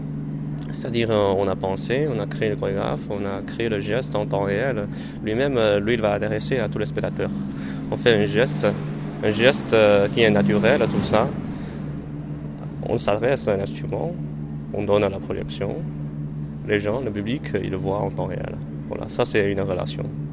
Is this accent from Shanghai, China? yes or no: yes; Shanghai, China; French is a second language; now in France; je viens de la Chine, je suis né à Shanghai.